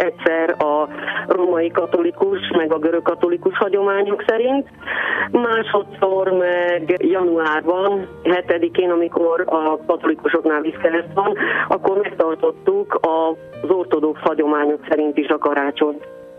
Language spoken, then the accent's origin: Hungarian; Zakarpattia Oblast, Ukraine; Kárpátalján születtem, Beregszász mellett egy 1000 fős faluban. Történetesen a szomszédom oda helyezett ukrán család volt.